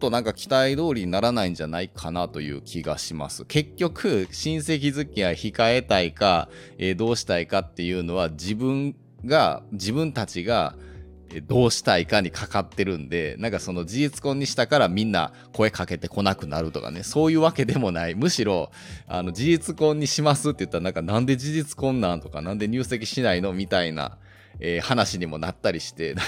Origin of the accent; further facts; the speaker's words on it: Nara, Japan; 僕が今実家奈良で、今奈良に住んでるんで、僕の実家とは比較的距離は近いんですよ